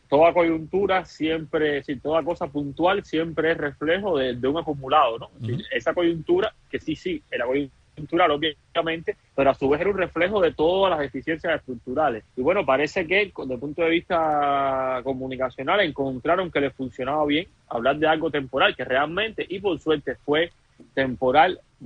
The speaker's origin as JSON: {"language": "Spanish", "country": "Cuba", "said": "Bueno, como economista y como cubano lo que veo es lo mismo, ¿no?"}